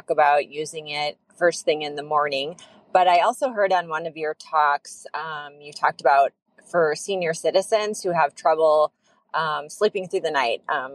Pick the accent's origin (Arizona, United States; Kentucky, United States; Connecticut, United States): Arizona, United States; Phoenix; I'm from Phoenix, Arizona